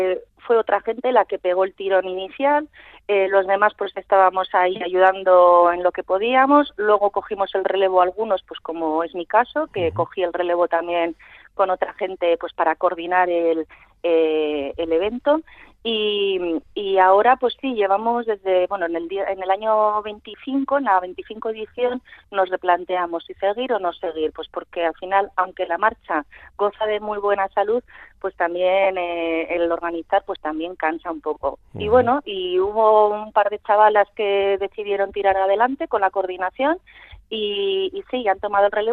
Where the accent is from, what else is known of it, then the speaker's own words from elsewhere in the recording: San Román de Campezo, Basque Country, Spain; de un pueblo pequeñito de Álava, ¿pero de cuál? De San Román de Campezo.